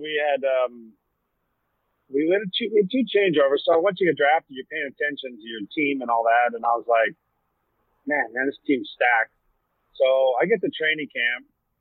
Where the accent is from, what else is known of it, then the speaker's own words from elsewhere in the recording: Ontario, Canada; And he's a Western kid. I was from Ontario.